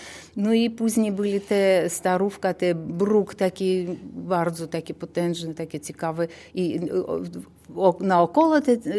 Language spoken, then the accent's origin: Polish; Brest, Brest Region, Belarus; Polish is a second language; now in Poznań, Poland; Ja z Białorusi, Brześć mieszkam. Przyjechałam tutaj do Poznania z Brześcia.